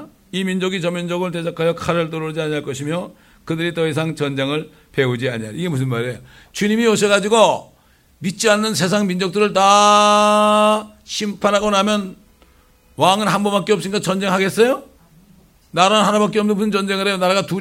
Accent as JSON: {"language": "Korean", "country": "South Korea", "said": "그래도 우리 한국 사람들은 어릴 때부터 나도 도덕이 있었다."}